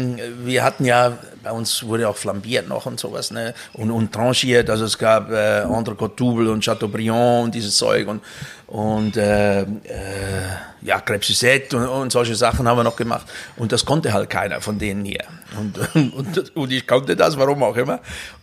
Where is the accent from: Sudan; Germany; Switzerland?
Switzerland; Emmen, Lucerne; Ich komme ursprünglich aus Emmen eigentlich. Emmen ist ein Vorort von Luzern.